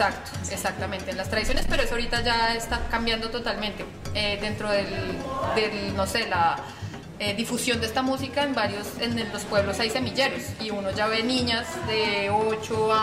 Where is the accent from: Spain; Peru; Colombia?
Colombia; Bogotá; sino somos bogotanas y no sé, a mí personalmente desde la adolescencia me encanta vestirme de negro